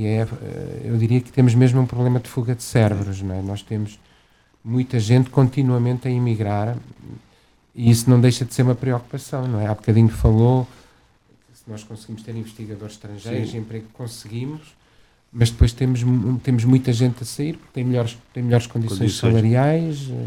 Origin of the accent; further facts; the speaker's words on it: Centro, Portugal; also born or lived in Germany / Netherlands; Sou aqui da região, sou beirão. Obviamente que houve um fator familiar muito forte. Claro que eu já vivi na Alemanha e na Holanda, e não há nada como o nosso retângulozinho.